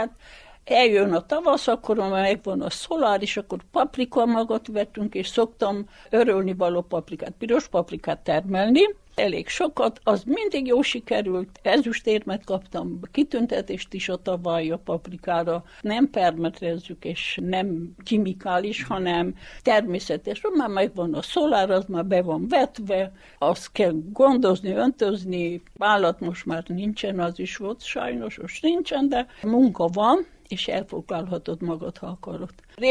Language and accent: Hungarian; Istvánháza, Hungary; 1942. június 26-án születtem Istvánházán. Itt is éltem, itt is lakom, most is